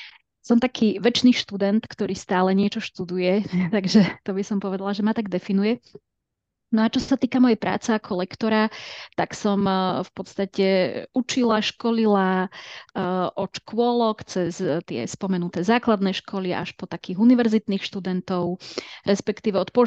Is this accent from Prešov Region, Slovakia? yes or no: no; Veľký Krtíš, Banská Bystrica Region, Slovakia; also born or lived in Lovice; keď som bola učiteľkou na základnej škole na druhom stupni vo Veľkom Krtiši, odkiaľ pochádzam, aj keď narodila som sa v Loviciach.